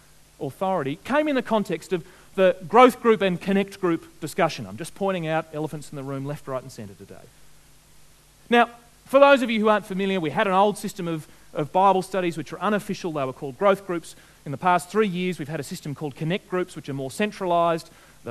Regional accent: Australia; We're Australian. We're a nation of knockers.

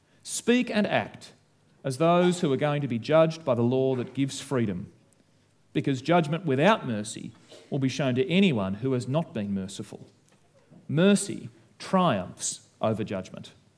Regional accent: Australia; accent: Australian; You could say that the defining feature of being an Australian is our beautiful accent. Oh, how beautiful our accent sounds, particularly when you hear it overseas

